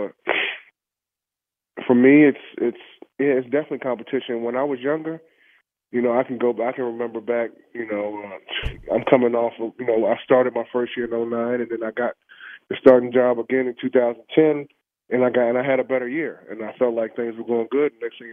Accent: King George, Virginia, United States; I'm a kid from King George, Virginia.

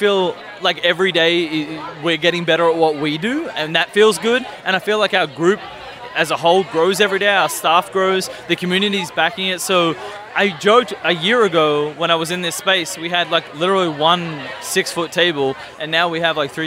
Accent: Melbourne, Victoria, Australia; moved away as an adult; now in St. Louis, United States; So originally from Melbourne, Australia. Long story short, I was an exchange student back in 2006 at Drury in Springfield, Missouri. Fast forward X amount of years, my wife is American, I have a little boy, I live here now in St.

